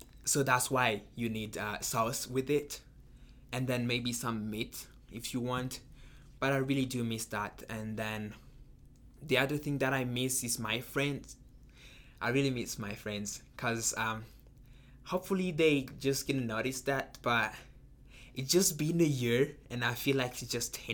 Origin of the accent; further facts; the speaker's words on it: Burundi; And I said, I'm from Burundi. And he said, is that in Africa? And I said, yeah. So you're basically from Africa. And I said, no, I'm from Burundi.